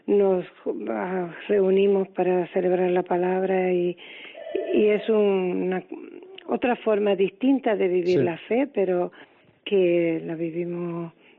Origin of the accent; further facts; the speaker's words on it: Los Realejos, Canary Islands, Spain; Yo soy natural de Tenerife, en Los Realejos.